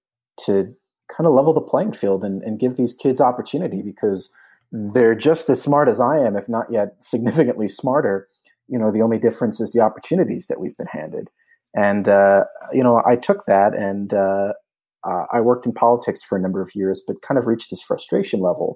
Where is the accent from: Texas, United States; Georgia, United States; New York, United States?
New York, United States; Port Jefferson; So I grew up in Port Jefferson, New York, which is a quaint little seaside village right on the North Shore of Long Island